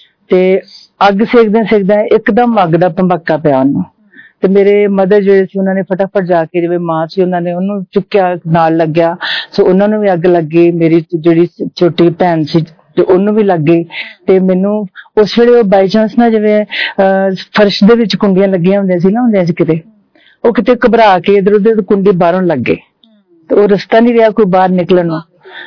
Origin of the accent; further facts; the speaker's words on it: Ludhiana, Punjab, India; born there; ਮੇਰਾ ਜਨਮ ਜਿਹੜਾ ਸੀ ਉਹ ਲੁਧਿਆਣੇ ਹੋਇਆ ਸੀਗਾ ਤੇ ਮੇਰੇ ਮਾਤਾ ਪਿਤਾ ਵੀ ਲੁਧਿਆਣੇ ਰਹਿੰਦੇ ਸੀ ਔਰ ਮੇਰੇ ਤੋਂ ਪਹਿਲਾਂ ਮੇਰੇ ਮਤਲਬ ਹੋਰ 3 ਭੈਣ ਭਰਾ ਸੀ ਮੈਂ ਚੌਥਾ ਬੱਚਾ ਸੀ ਔਰ ਸਭ ਤੋਂ ਛੋਟੀ ਸੀ ਮੈਂ